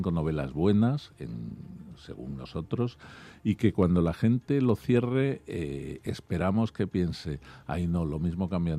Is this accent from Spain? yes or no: yes; Madrid, Community of Madrid, Spain; also born or lived in Alicante; Pero yo soy uno de esos niños que nacen el veraneo, cuando los padres están en Alicante, pero soy madrileño.